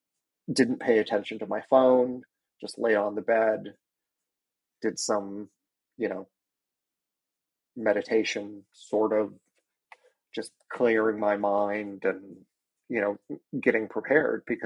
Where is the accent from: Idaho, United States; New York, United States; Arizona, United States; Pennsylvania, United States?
Arizona, United States; Phoenix; now in Atlanta, United States; Even when I lived in Phoenix, I'm originally from Phoenix, I volunteered for Phoenix Pride. And moving out here to Atlanta